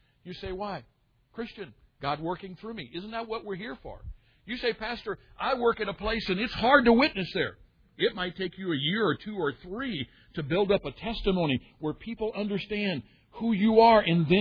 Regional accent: Illinois, United States; Dale was from North Carolina. I was from Southern Illinois. We both joined the Navy

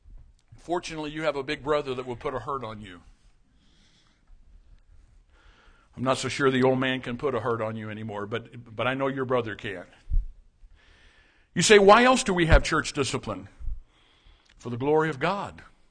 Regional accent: Rosedale, United States; Terry Greenwood was from Kane. I was from Rosedale area.

